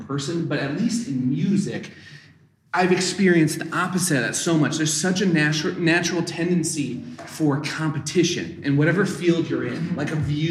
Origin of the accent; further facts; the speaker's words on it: Nebraska, United States; now in Minneapolis, United States; I moved up to Minneapolis from Nebraska to study music back in like 2004.